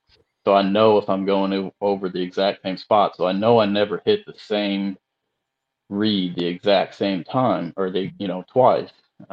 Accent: Okeechobee, Florida, United States; I grew up on Okeechobee, on the south end at Slim's Fish Camp

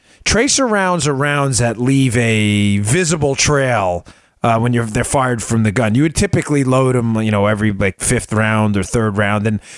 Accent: New York, United States; some of the people I grew up with in New York, and especially my Italian friends, me being Italian, obviously … you know.

